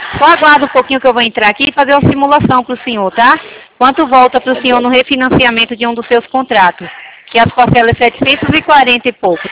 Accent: Salvador, Bahia, Brazil; Eu sou da Bahia, de Salvador.

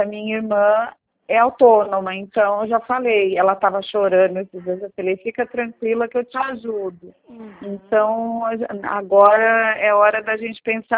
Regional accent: São Paulo, Brazil; Eu sou do Vale do Paraíba

